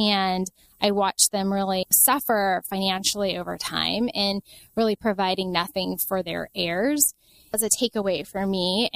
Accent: Seattle, Washington, United States; And I grew up in Seattle, so it was like the Microsofts and the Starbucks and Nordstrom's

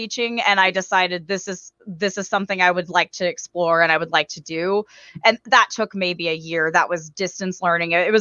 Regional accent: Texas, United States; So I went to school again, like, as I said, I'm from Texas, born and raised, and I went to Texas A&M University.

